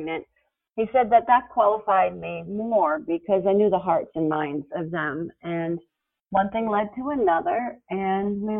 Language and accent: English; Alabama, United States; And so I said I was from Alabama, and a chat box came up, and we began talking